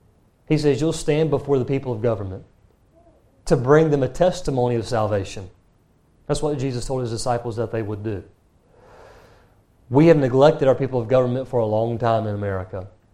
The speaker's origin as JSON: {"language": "English", "region": "North Carolina", "country": "United States", "tie": "born or raised there", "said": "I grew up in the Bible Belt in North Carolina where everybody goes to church, it seems."}